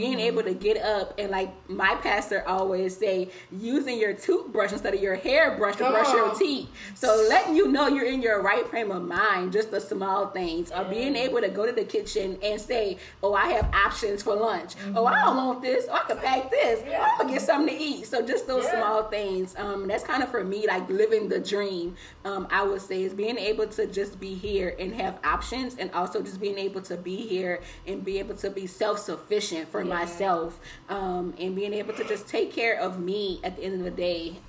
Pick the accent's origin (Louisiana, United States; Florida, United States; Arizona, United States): Louisiana, United States; New Orleans; now in Houston, United States; So I definitely reside in Houston, Texas. Woo-hoo. But I'm from New Orleans. Don't get it twisted.